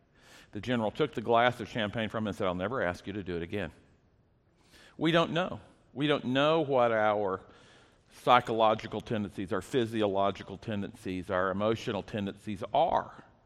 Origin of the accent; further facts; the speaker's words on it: Ponca City, Oklahoma, United States; Virgil was a two-time NCAA wrestling champion from my hometown in Ponca City, Oklahoma.